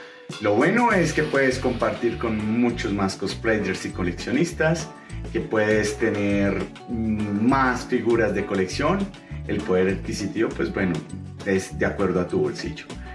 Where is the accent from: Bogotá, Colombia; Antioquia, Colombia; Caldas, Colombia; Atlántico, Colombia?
Bogotá, Colombia; Soy de Bogotá y pues bueno, estoy incursionando en este mundo del cosplay y del coleccionismo.